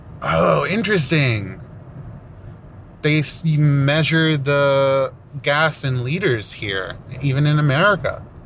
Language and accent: English; Oakland, California, United States; I'm a journalist from Oakland, California.